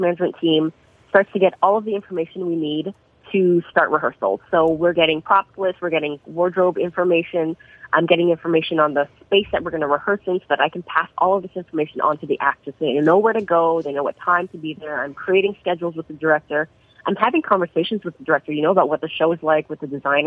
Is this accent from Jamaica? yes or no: yes; Jamaica; I'm Chinese Jamaican. So I grew up with a West Indian culture.